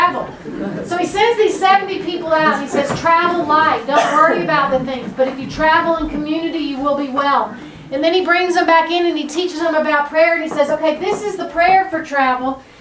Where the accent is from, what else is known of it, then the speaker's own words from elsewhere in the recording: Nashville, Tennessee, United States; I'm from Nashville, Tennessee, and I'm sorry if you need a translator for my accent. My parents were actually both from New York, and we moved when I was a little kid